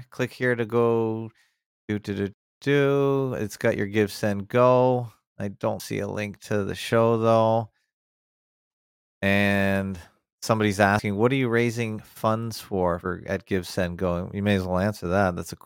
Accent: Toronto, Ontario, Canada; from the North Shore of Lake Ontarible in Toronto, Ontarible, Canada.

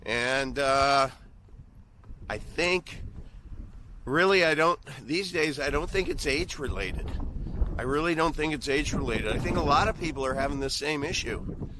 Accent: Midwest, United States; accent: Midwestern; It's my Midwestern accent or non-accent, because we don't have accents in the Midwest.

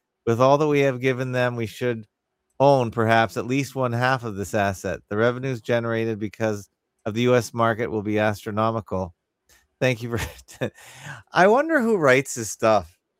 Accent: Canada; But as a Canadian, I don't care because most American teams are full of Canadians.

